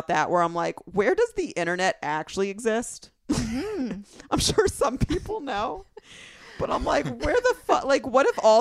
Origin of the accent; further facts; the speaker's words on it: the South, United States; accent: Southern; finally, my Southern accent works here.